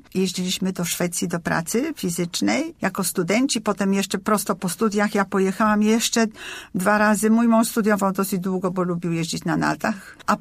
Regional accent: Gdynia, Pomeranian Voivodeship, Poland; also born or lived in Warsaw / Berlin; W Warszawie się urodziłam, ale ja się właściwie wychowywałam u babci w Gdyni i jestem wielką fanką Trójmiasta i tam też zaczęłam chodzić do szkoły podstawowej. Ale potem mieszkałam przez wiele lat w Warszawie. W Warszawie również studiowałam. Potem wyjechałam do Niemiec

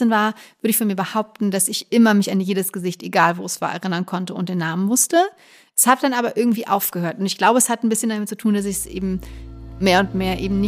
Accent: Munich, Bavaria, Germany; Also ich bin mit meinen Eltern in Schwabing aufgewachsen und meinem größeren Bruder.

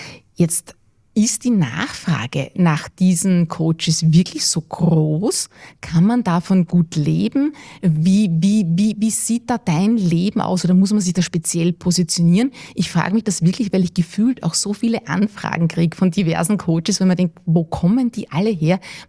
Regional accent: Wieselburg, Lower Austria, Austria; Ja, wir sind alle aus Wisselburg.

